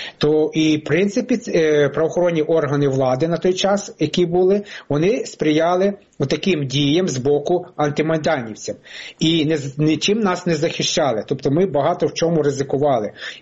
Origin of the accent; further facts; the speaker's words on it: Crimea, Ukraine; ми, кримчани, мобілізувалися